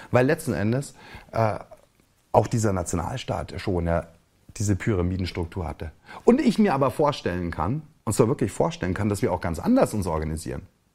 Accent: Chemnitz, Saxony, Germany; Da, wo ich herkomme, in Chemnitz, das war das ehemalige Karl-Marx-Stadt, da ist noch das Karl-Marx-Monument.

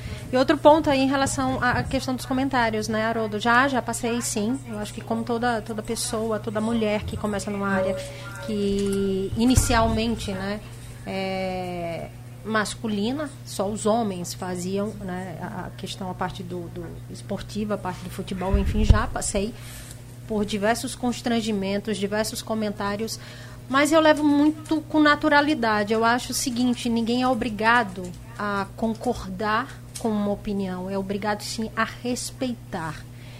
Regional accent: Northeast Region, Brazil; Eu sou nordestina, eu vibro com o futebol do Nordeste.

